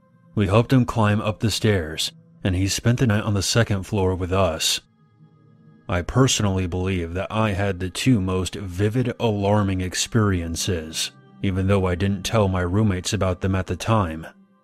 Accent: Netherlands; I'm 19. I'm from the Netherlands, and I study law.

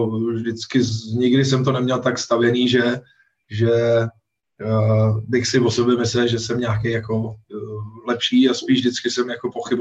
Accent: Olomouc, Olomouc Region, Czechia; now in Prague, Czechia; tak jako odkud, no, tím, že jsme vyrůstali v Olomouci

